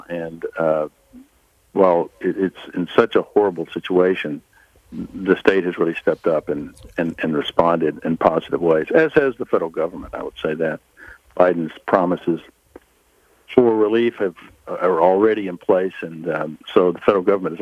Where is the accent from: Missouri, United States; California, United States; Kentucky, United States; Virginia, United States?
Kentucky, United States; Mayfield; I'm from Mayfield, and I was there this weekend